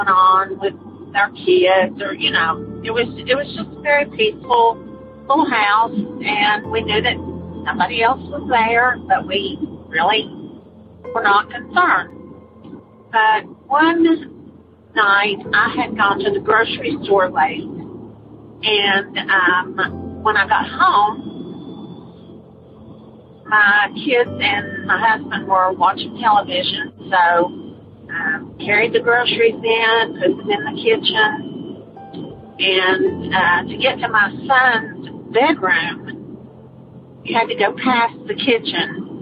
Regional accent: Concord, North Carolina, United States; also born or lived in Bristol, Tennessee; I'm from Concord, North Carolina. I lived in a house in Bristol, Tennessee with my husband and two children.

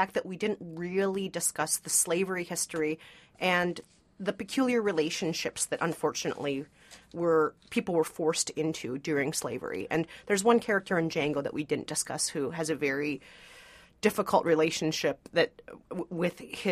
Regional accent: United States; See, I'm an American.

